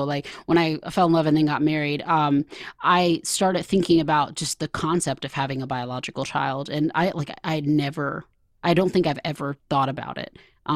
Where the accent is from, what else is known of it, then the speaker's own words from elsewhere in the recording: Georgia, United States; accent: Georgia; we're from Georgia, so we're like, you know, my accent will show up here and there